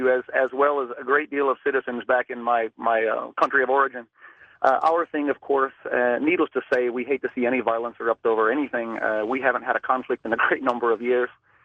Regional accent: Denmark; English is a second language; now in Cincinnati, United States; accent may sound a little funny. I am originally from Denmark.

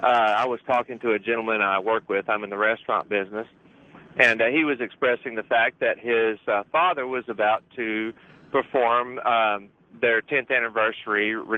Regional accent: Little Rock, Arkansas, United States; I'm from the Hot Springs, Little Rock area.

